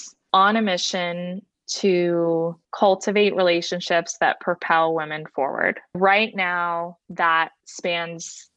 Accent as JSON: {"language": "English", "region": "New Jersey", "country": "United States", "tie": "born or raised there", "also_born_or_lived": "Texas", "said": "I was born in Texas and lived in Texas until I was about 10. My mom moved my brother. I have a twin brother and I to New Jersey."}